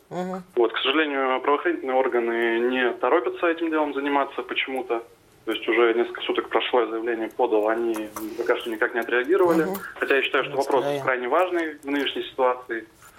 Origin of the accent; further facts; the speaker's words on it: Kazakhstan; also born or lived in Ukraine; Да. Родился я на Украине. Вырос в Казахстане. Мне за 50. Угу. Я всю жизнь ездил с Казахстана на Украину.